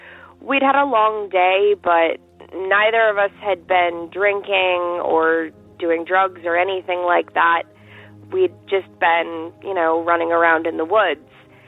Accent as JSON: {"language": "English", "town": "Boston", "region": "Massachusetts", "country": "United States", "said": "I'm also from the Boston area, and I drive on Route 2 West kind of a lot."}